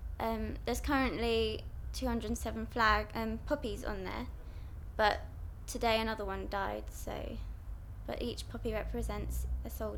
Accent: South East England, United Kingdom; I come from Buckinghamshire.

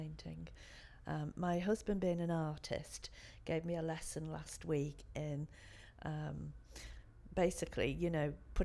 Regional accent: Wirral, North West England, United Kingdom; I'm 58 years old and I'm from the Wirral on Merseyside.

